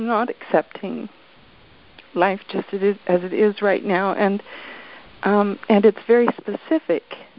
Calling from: Canada; I'm calling from Canada.

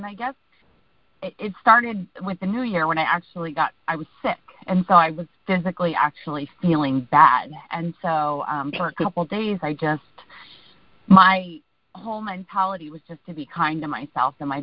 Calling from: Virginia, United States; I am calling from Virginia.

